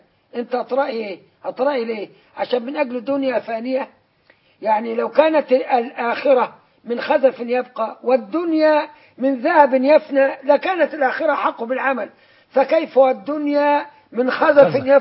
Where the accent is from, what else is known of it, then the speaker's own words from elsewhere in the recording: Upper Egypt, Egypt; احنا وانا صعيدي